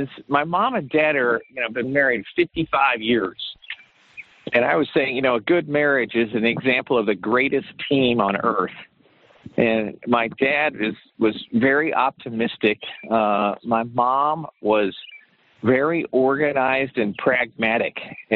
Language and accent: English; Stillwater, Oklahoma, United States; And, born and raised in Stillwater, Oklahoma, as you mentioned in my intro, and just had a leave it to beaver upbringing.